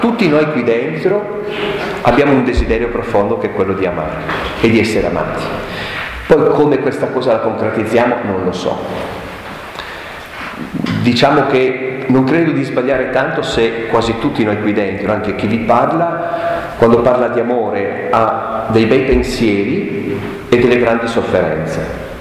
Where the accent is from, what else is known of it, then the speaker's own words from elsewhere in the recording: Aosta Valley, Italy; Io sono valdostano e per lunghi anni ho abitato nel Parco Nazionale del Gran Paradiso